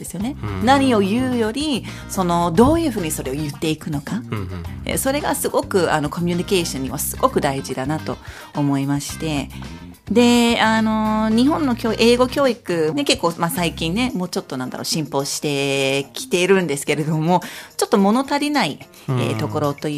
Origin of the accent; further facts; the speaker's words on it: United States; Japanese is a second language; now in Japan; 特に私はアメリカ出身ですから、こういうハグっていう習慣があるんですね